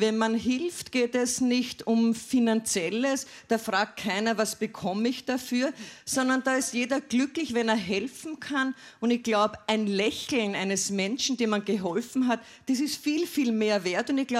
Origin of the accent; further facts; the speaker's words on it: Lower Austria, Austria; Familiensinn ist bei uns in Niederösterreich wichtig und natürlich auch mir persönlich.